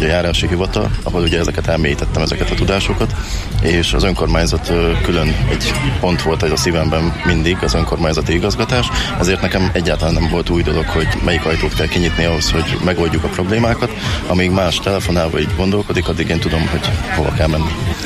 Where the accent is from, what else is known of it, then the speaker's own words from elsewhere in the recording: Jászszentandrás, Jász-Nagykun-Szolnok, Hungary; born there; Itt születtem, Jász Szent Andráson, mindenki ismer.